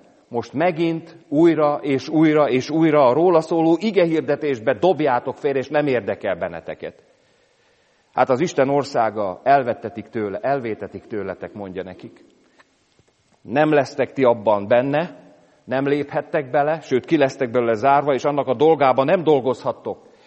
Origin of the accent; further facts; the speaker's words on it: Tápiószele, Pest, Hungary; az a falu, ahonnan én jöttem, most már város, Tápiószele